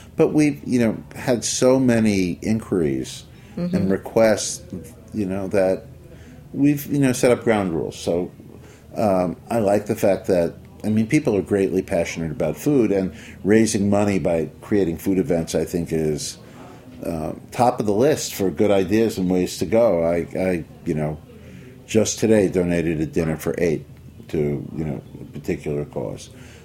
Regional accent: Brooklyn, New York, United States; well, you know, I'm from Brooklyn, and most of my life people have said to me, why don't you open in Brooklyn?

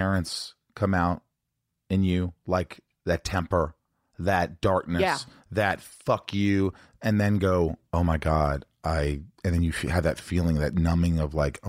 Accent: Indiana, United States; In Indiana, but hang on.

